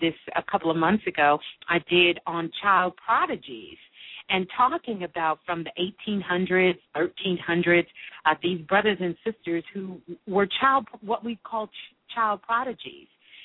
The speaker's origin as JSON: {"language": "English", "town": "Brooklyn", "region": "New York", "country": "United States", "tie": "born or raised there", "said": "Originally Brooklyn, New York. I was born in Brooklyn, but I live"}